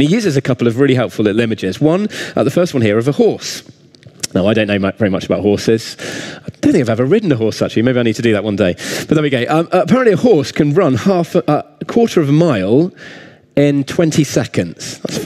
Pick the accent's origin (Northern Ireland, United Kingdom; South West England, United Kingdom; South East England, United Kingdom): South West England, United Kingdom; That's about, I don't know, a mile or so from where I grew up in Cornwall.